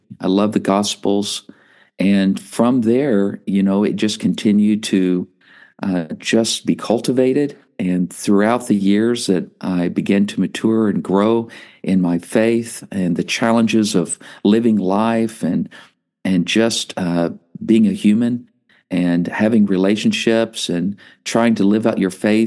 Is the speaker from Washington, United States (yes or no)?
no; Texas, United States; So, I was raised in Texas, came up in a local church that was very, very important to nurturing me in the faith